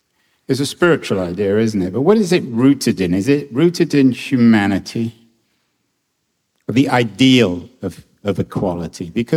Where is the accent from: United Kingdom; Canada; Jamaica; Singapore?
United Kingdom; England; now in United States; when I first came to America, I came originally from England.